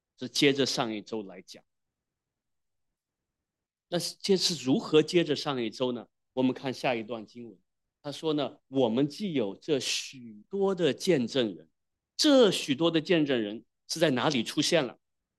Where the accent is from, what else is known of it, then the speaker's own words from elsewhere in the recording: Wenzhou, Zhejiang, China; 我们温州人对他特别有感情，